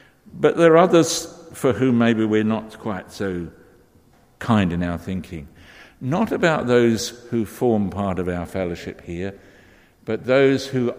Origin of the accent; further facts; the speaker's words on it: London, United Kingdom; growing up in the East End of London as a very working class lad, and that was the whole community.